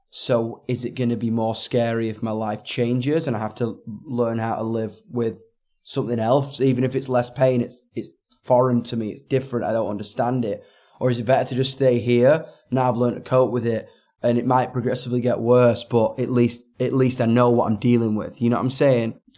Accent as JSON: {"language": "English", "region": "England", "country": "United Kingdom", "said": "there's one thing being British, stiff upper lip, son. And there's one thing being from the north of England, which is kind of like three times that."}